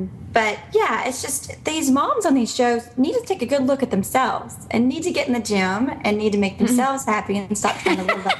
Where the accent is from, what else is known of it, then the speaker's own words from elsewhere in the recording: the South, United States; I grew up doing pageants. I'm from the South, so there are a lot more pageants in the South than I think maybe in California.